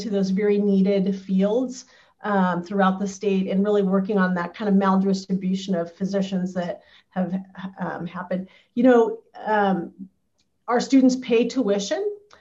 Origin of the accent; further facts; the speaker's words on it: Cambridge, Idaho, United States; So first, I just want to clarify, I'm from Cambridge, Idaho. Midvale, they were our opponents in sports, and so we were a big rival.